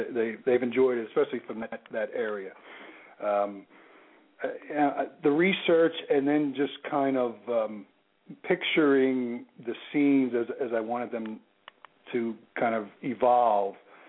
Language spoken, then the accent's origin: English; Ridley Township, Pennsylvania, United States; I grew up in Delaware County, which is a southwest suburb of Philadelphia, not more than 15-20 minutes away, in a little town called, I was in Ridley Township, so it's not far from the Delaware River